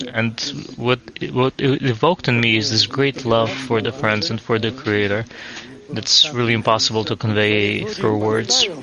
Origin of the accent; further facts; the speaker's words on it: Kazakhstan; Hello. I'm from Kazakhstan.